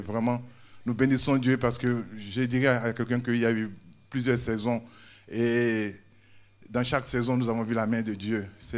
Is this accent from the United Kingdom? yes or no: no; Côte d’Ivoire; comme il a dit. Je suis ivoirien d'origine.